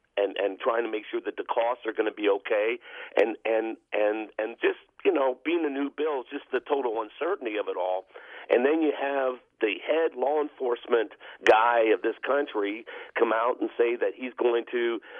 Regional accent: Pennsylvania, United States; I'm from Lebanon County.

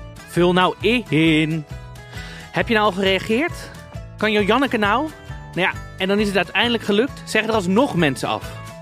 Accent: Amsterdam, North Holland, Netherlands; Maar ik werd gewoon gefrustreerd als Amsterdammer.

